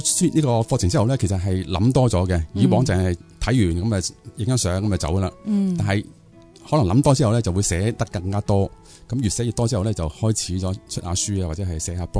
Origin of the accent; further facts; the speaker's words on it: Hong Kong; 可以啱我们香港人去看去用呢，